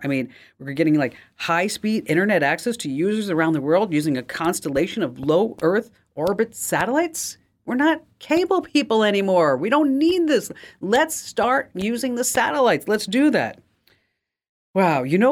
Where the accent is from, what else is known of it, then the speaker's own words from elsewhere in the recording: Arizona, United States; I'm from Arizona. I live in Arizona, Tennessee, and Wyoming.